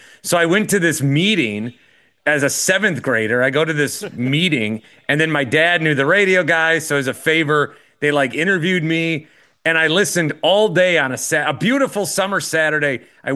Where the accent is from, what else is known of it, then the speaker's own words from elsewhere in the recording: Wisconsin, United States; I was interviewed one time for like the town I grew up in Wisconsin.